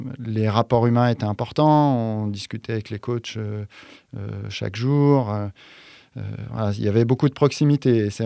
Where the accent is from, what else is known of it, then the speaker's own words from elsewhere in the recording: Bâgé, Auvergne-Rhône-Alpes, France; puisque je suis originaire donc de Bagé, qui est juste à côté de Feyant.